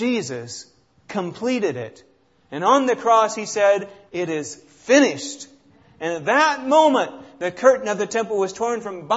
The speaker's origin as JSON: {"language": "English", "region": "Indiana", "country": "United States", "said": "I came from Indiana. If you don't know, that's why I'm picking on the Hoosiers."}